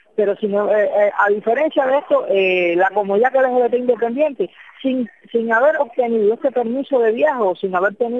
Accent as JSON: {"language": "Spanish", "country": "Cuba", "said": "nosotros, siendo ciudadanos cubanos, sin tipo de ningún algo que nos ampare, vamos a hablar desde nuestra propia isla"}